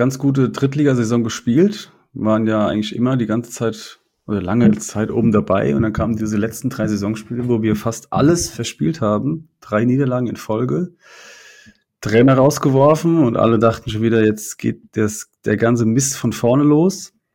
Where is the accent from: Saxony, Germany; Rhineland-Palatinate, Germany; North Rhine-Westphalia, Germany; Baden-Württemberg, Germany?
Rhineland-Palatinate, Germany; Kaiserslautern; gebürtig aus Kaiserslautern, wohne auch da. Arbeite aber in Saarbrücken für die Stadt